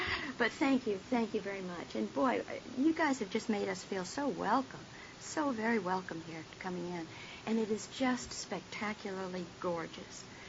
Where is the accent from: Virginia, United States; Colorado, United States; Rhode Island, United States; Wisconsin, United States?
Rhode Island, United States; So I grew up in Rhode Island, and I don't remember having any real problem with alcohol until probably my junior year in college, and that was still in Rhode Island.